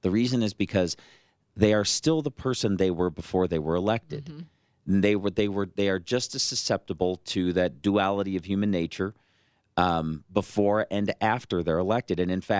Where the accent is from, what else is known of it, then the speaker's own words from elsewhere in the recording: Chicago, Illinois, United States; I tell in the article a story about what I was raised on in the Chicago area.